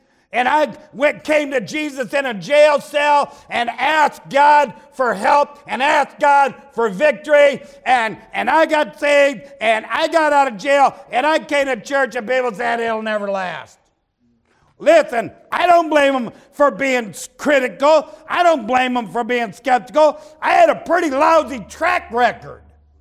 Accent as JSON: {"language": "English", "region": "Ohio", "country": "United States", "said": "I'm from Ohio, okay? We don't have a coastline except up in Lake Erie"}